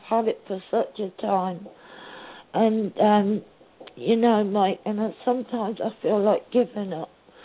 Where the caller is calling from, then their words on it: East of England, United Kingdom; I'm calling from Cambridgeshire in the UK.